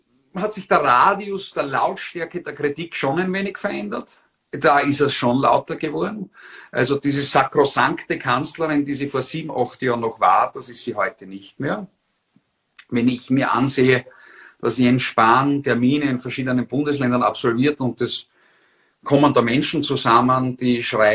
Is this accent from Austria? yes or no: yes; Austria; als Österreicher mit durchaus deutschen Wurzeln, wie gesagt, die Großmutter kam aus München, mein Onkel lebt nach wie vor in München